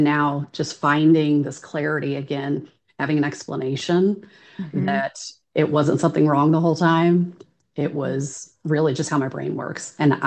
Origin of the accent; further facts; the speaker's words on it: Kansas, United States; it's the only one in the county that I grew up in Wyandotte County.